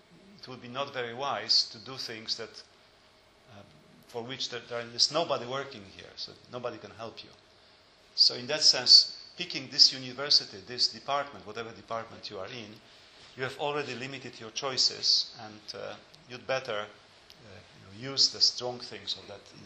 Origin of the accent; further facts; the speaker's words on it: Lublin, Lublin Voivodeship, Poland; English is a second language; My family comes from a neighborhood of Radom. I grew up in Lublin, and I think that's maybe that's true.